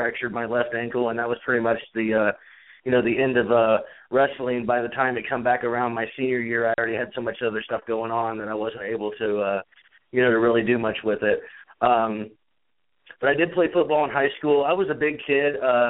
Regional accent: Kokomo, Indiana, United States; I went to a local show in my hometown of Kokomo, Indiana

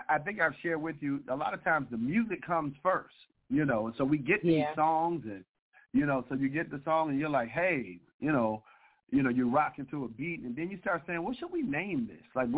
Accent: Detroit, Michigan, United States; born and raised in Detroit, Michigan.

